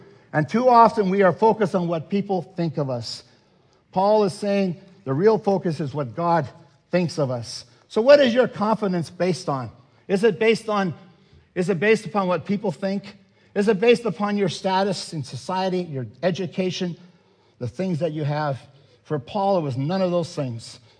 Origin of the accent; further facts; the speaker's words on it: Netherlands; now in Canada; I'm from Holland, so I think I can't invite you to my house either. I'm not a real Canadian.